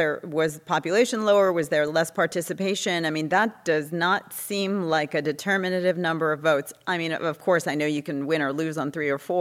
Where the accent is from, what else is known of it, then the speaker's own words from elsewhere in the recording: Livingston, New Jersey, United States; So, about Camden, I grew up in Livingston, New Jersey, not far.